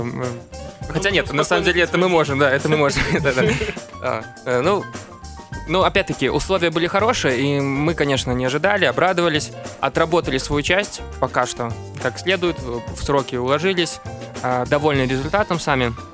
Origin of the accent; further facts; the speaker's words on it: Belarus; И зараз мы витаем вас на белорусской мове, потому что мы с Беларуси.